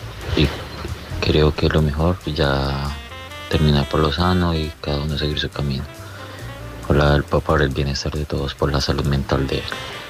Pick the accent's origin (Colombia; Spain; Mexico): Colombia; Quiero empezar diciendo que yo también soy colombiano.